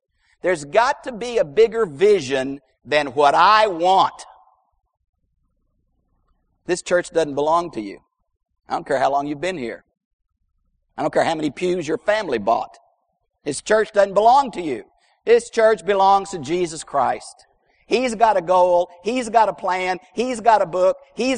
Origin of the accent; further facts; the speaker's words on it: Houston, Texas, United States; Well, I'm from Houston. I don't know horses.